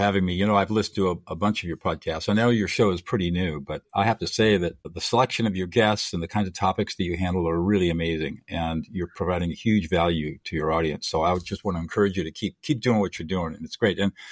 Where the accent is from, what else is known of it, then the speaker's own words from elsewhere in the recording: California, United States; born there; Very briefly, I was born in Southern California into affluence and privilege, but I was born with severe disabilities.